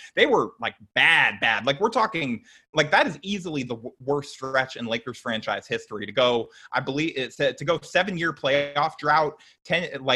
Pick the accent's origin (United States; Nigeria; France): United States; California; Yes, I grew up in Orange County and I started watching the team in like 2001